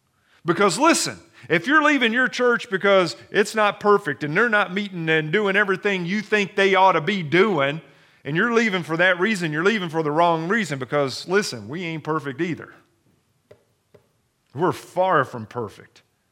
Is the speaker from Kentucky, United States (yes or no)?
yes; Kentucky, United States; When I was a young kid growing up in Kentucky, I worked and I saved money and I bought myself a really cool bicycle.